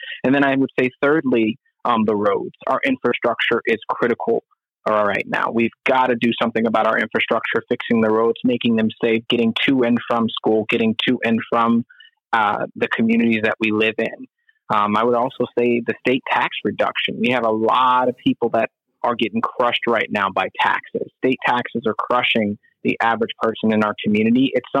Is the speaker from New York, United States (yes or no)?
no; Arizona, United States; I grew up in Arizona. I'm an Arizonan. I've lived all over the valley.